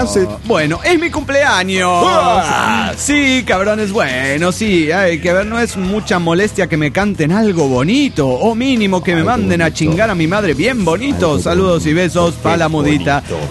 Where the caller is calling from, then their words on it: Oaxaca, Mexico; de Oaxaca, México.